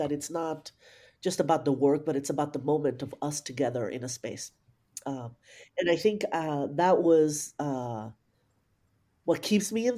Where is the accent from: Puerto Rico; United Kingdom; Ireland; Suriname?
Puerto Rico; And I grew up in Puerto Rico